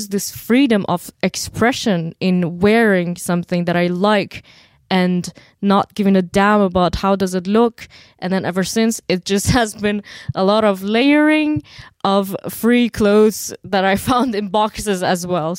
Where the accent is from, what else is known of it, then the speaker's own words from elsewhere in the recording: Iran; now in Germany; I grew up in Iran and so most of my life I was covered. And then we came to Germany